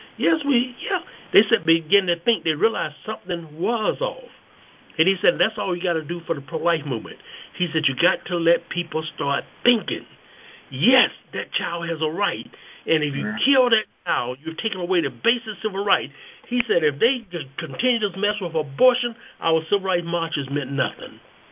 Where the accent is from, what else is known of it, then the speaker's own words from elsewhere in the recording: South Carolina, United States; When I grew up in the South, like Bishop Jackson was saying, especially in South Carolina, blacks was not allowed to be downtown at sundown.